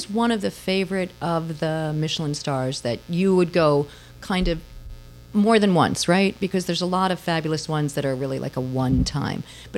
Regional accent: Long Island, New York, United States; So as I was mentioning, I'm from Long Island and Bedell Cellars is there.

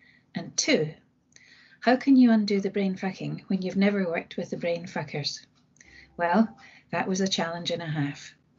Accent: Glasgow, Scotland, United Kingdom; now in Maidenhead, United Kingdom; I qualified as a social worker and probation probation officer in the 70s in Glasgow. That's my hometown.

